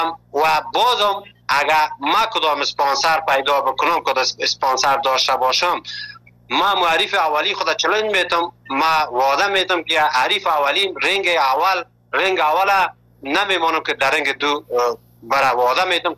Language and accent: Persian; Afghanistan; now in Malatya, Turkey